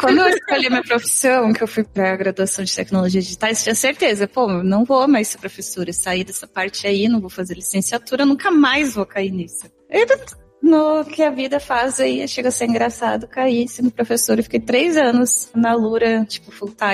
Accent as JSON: {"language": "Portuguese", "town": "Caxias do Sul", "region": "Rio Grande do Sul", "country": "Brazil", "tie": "born or raised there", "accent": "southern", "moved": "as an adult", "lives_now": "Campo Limpo Paulista, Brazil", "said": "Então, acho que pelo sotaque, quando eu abro a boca, dá pra ver que tem as raízes sulistas. Então, eu nasci em Caxias do Sul, na Serra Gaúcha, e fiquei lá por 23 anos. Hoje eu tô morando perto de São Paulo"}